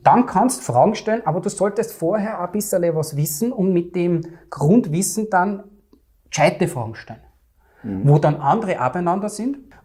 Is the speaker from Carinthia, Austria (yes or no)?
no; Vienna, Austria